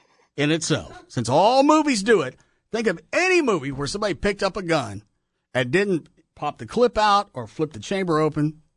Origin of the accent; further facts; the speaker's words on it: the South, United States; Well, I'm from the South and I got whipped, but I wouldn't do it if I had kids.